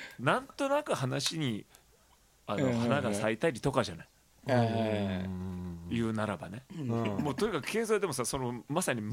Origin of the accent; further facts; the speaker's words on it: Fukushima, Japan; で俺はほら福島だからって言って